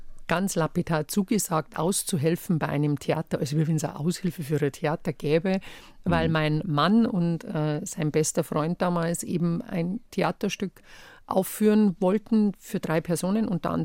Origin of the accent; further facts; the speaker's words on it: Bavaria, Germany; accent: Bavarian; wenn es wirklich emotional wird, verfällt man dann schon wieder ins Bayerische.